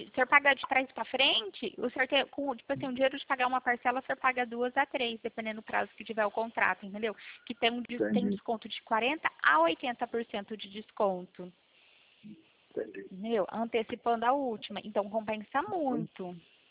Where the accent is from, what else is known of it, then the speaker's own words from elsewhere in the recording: Pirassununga, São Paulo, Brazil; Eu sou aqui de Pirassununga.